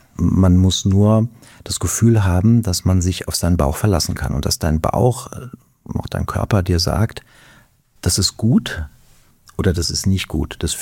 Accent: Worms, Rhineland-Palatinate, Germany; In meiner Heimatstadt in Worms. Und bin dann zum Studium nach Mainz gegangen

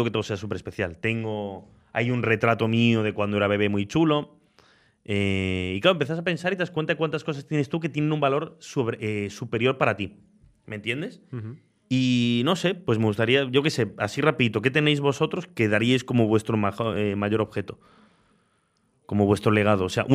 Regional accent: Argentina; now in Spain; Yo en segundo de la ESO, cuando fui a Argentina, que es mi tierra natal.

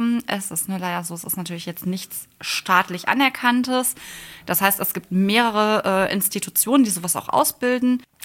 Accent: Bottrop, North Rhine-Westphalia, Germany; Ich komme aus Bottrop.

